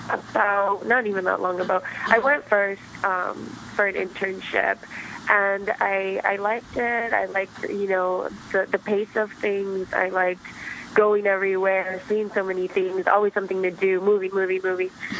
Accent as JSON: {"language": "English", "town": "Juárez", "region": "Chihuahua", "country": "Mexico", "tie": "born or raised there", "also_born_or_lived": "El Paso, United States", "lives_now": "United States", "said": "It's like I was born in El Paso, Texas, but raised in Juarez, but immigrated and came, you know, to this nation with my mom. And I feel like my roots are in Chihuahua."}